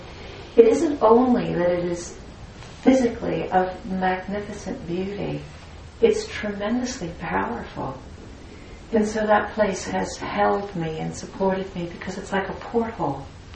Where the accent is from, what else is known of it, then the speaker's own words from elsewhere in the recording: Burbank, California, United States; born there; So I was born in Los Angeles. I was born in Burbank, California, and escaped at the first opportunity and went to UC Santa Cruz and studied there.